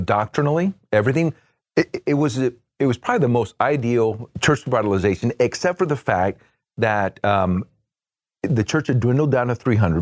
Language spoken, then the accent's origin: English; Puerto Rico; born there; English is a second language; moved away; also born or lived in Central Florida; I was born in Puerto Rico, grew up Roman Catholic, went to Roman Catholic school.